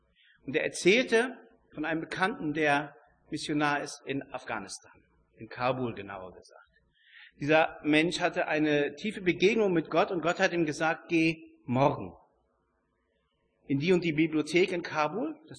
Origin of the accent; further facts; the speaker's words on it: Northern Germany, Germany; wir sind ja Norddeutsche, wir tragen das nicht so nach außen, nicht?